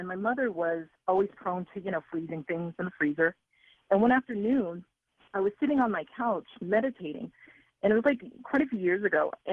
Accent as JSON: {"language": "English", "country": "Philippines", "tie": "born or raised there", "said": "And also growing up in the Philippines, my mother was friends with a faith healer who used to do something similar."}